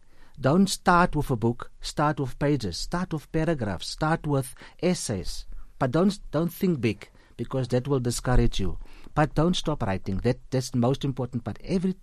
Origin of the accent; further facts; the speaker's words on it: Cape Town, Western Cape, South Africa; From here, I'm going to Cape Town end of the year to launch the book in my hometown, Elsie's River.